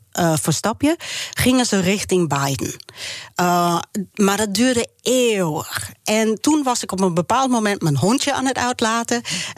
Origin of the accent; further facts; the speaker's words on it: New Mexico, United States; Dutch is a second language; Nee, ik kom uit New Mexico.